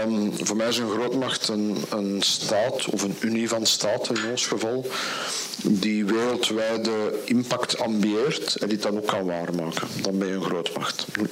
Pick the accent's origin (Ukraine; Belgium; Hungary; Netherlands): Belgium; en dus in feite zouden wij als Belgen bij uitstek moeten weten wat geopolitiek is.